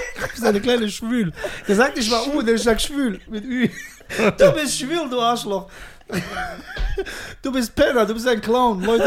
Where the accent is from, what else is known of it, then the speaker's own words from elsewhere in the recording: Höchst, Hesse, Germany; Ich bin in Höchst groß geworden.